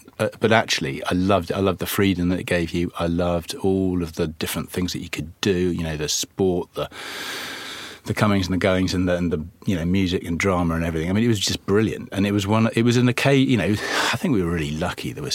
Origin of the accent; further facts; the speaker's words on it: London, United Kingdom; born there; I was born in London, in Hammersmith.